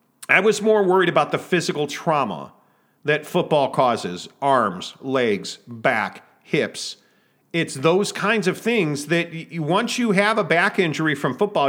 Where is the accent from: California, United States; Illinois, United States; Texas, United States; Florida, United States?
Illinois, United States; Chicago; Dave Duerson, who I idolized as a kid growing up in Chicago